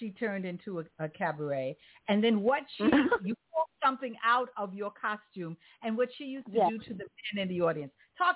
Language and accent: English; New York City, New York, United States; Being born and raised in New York City, you know, I love hearing people who love New York.